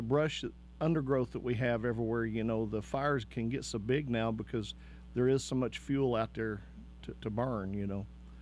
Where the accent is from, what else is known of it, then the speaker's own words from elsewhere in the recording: Texas, United States; moved away as an adult; now in Oklahoma, United States; I came from Texas, and we always had people on the front